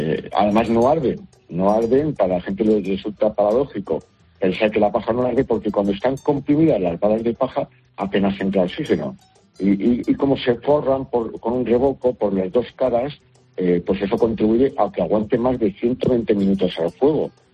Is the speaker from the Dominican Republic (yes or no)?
no; Madrid, Community of Madrid, Spain; now in Valencia, Spain; porque yo soy madrileño, pero yo el proyecto que he iniciado lo inicié aquí en Valencia